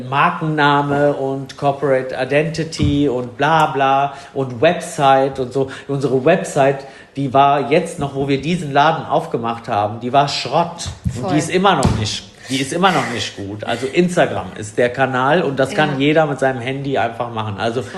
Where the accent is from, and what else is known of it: Italy